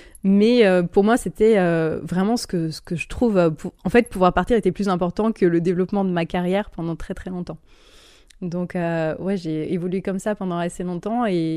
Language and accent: French; France; j'ai vraiment rejeté mes origines en disant mais je veux pas dire que je suis française, je me sens internationale